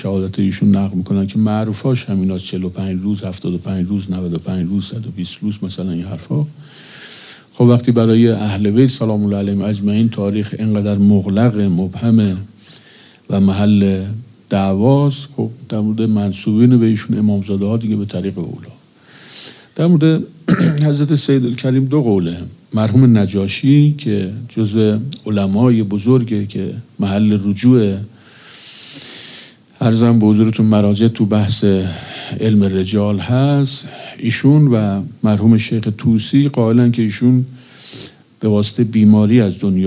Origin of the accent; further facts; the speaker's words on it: Tehran, Tehran Province, Iran; ما چون در تهران هستیم و بچه تهران هستیم،